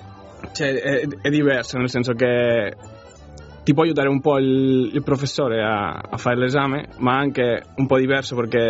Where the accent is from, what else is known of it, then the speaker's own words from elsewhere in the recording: Barcelona, Catalonia, Spain; Italian is a second language; now in Turin, Italy; Io vengo di Barcellona. Ho fatto la triennale lì e ho deciso di trasferirmi qua per fare la magistrale qua a Torino.